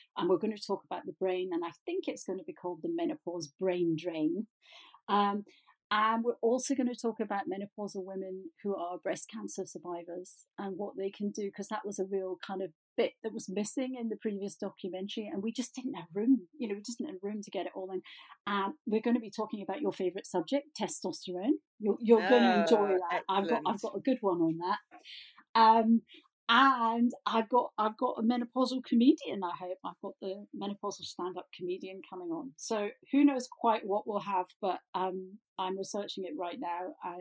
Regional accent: Glasgow, Scotland, United Kingdom; I'm a Glaswegian

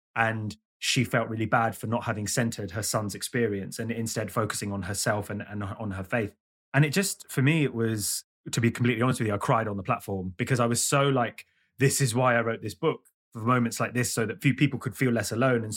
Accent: London, United Kingdom; I grew up in London, and London in the early 90s was, the UK was a homophobic place, right?

